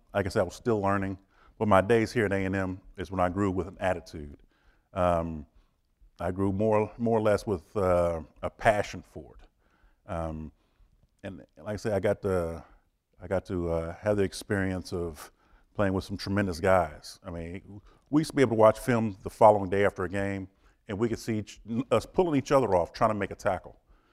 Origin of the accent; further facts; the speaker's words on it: Austin, Texas, United States; I was raised in Austin, so yeah, I know, give it to him.